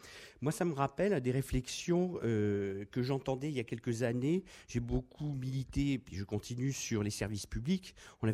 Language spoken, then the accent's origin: French; France; je pense que nous, en tant que Français, on a à aller voir là-bas